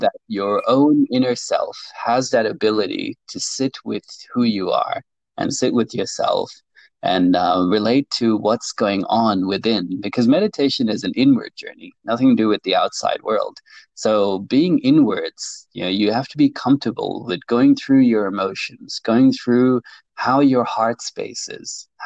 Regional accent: Hong Kong; I was born and raised in Hong Kong. So Hong Kong being a very busy city, very chaotic.

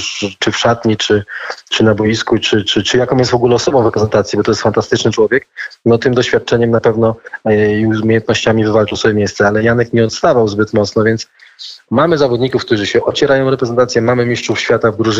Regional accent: Nysa, Opole Voivodeship, Poland; jestem dumny, że jesteśmy krajanami, bo pochodzimy razem z Nysy

